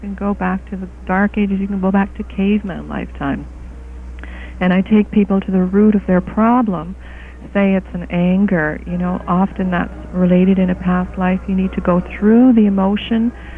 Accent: Quebec, Canada; I'm not of British descent at all. My mother is actually of Austrian descent. I grew up in Quebec, actually, mm-hmm. French-Canadian Quebec.

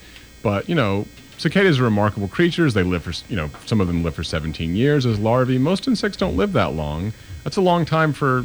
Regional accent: the South, United States; I grew up in the South, and people refer to cicadas as locusts there.

